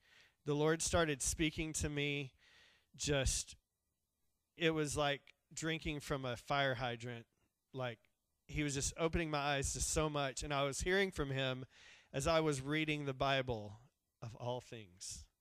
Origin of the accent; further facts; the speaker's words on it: Arkadelphia, Arkansas, United States; again, I'm from Arkadelphia.